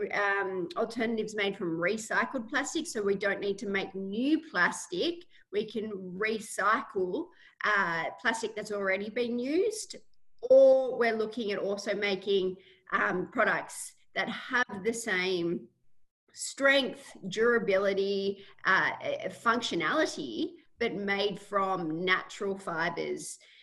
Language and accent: English; Australia; I grew up on the Murray River here in Australia, which is the largest river we have here in Australia. It actually goes through our property